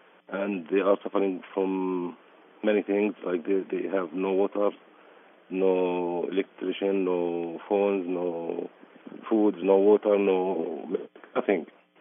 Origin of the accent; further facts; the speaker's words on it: Bethlehem, West Bank, Palestine; English is a second language; I am from Bethlehem, and I work in Hebron since 1995. I'm sorry because I will speak with English a little, and after that I will speak in Arabic.